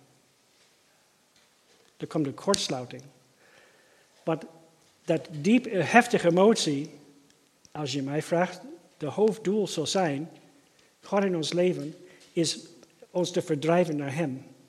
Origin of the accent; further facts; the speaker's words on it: Maine, United States; Dutch is a second language; we gaan in Maine, waar ik vandaan kom, jagen